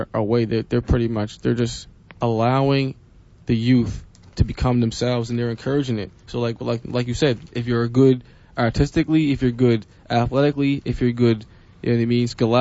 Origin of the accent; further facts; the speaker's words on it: East Preston, Nova Scotia, Canada; I'm African Nova Scotian, I'm from East Preston, it's an African Nova Scotian community, 300 years old, just outside Halifax.